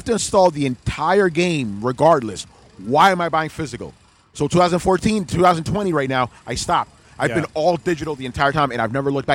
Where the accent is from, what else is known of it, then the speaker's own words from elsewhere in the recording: New York, United States; So for me, and again, being a New Yorker, I'm like, digital is a lot better, right?